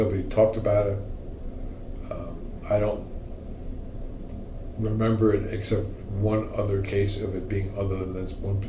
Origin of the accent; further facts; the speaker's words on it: Manhattan, New York, United States; She's from Brooklyn, I was from Manhattan.